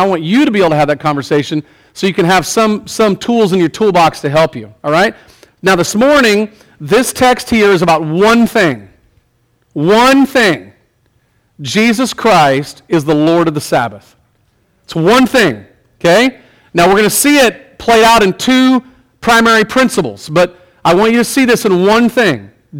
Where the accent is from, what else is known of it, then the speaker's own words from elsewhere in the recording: Bible Belt, United States; I grew up in the Bible Belt. I literally grew up in the belt buckle of the Bible Belt, where I remember vividly on a Sunday morning, nothing being opened, right?